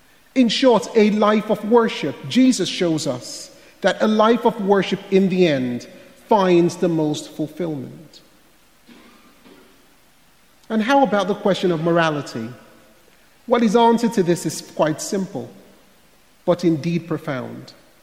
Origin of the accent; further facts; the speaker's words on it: Nigeria; I myself, as a young boy growing up in Nigeria, questioned the meaning of my life for a long time.